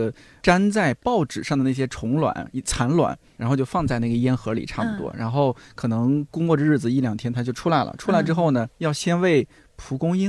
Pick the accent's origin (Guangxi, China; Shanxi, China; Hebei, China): Shanxi, China; 是吧，我们那儿有一道名菜，山西名菜叫炒不烂。